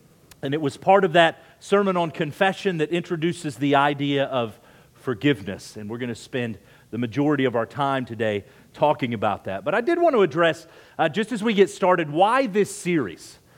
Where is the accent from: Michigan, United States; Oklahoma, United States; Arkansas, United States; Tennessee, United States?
Oklahoma, United States; I saw just this weekend in my home state of Oklahoma